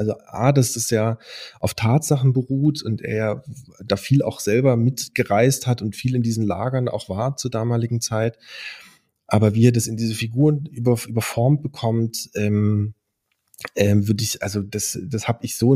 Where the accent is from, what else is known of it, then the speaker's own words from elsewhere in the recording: Kamenz, Saxony, Germany; Also erstmal komme ich ja aus der Ecke, so dass also Kamenz und Deutsch Baselitz ist die Nachbargemeinde